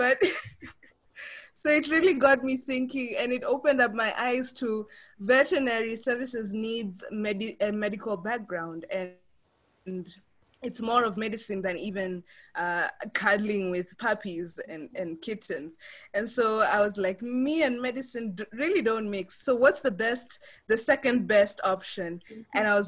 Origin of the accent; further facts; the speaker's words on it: Botswana; moved away as an adult; now in Kenya; I didn't grow up in Kenya, actually. I grew up in Botswana. That's where my dad worked. So the whole family relocated there. And then after high school, I came to Kenya to do my undergraduate.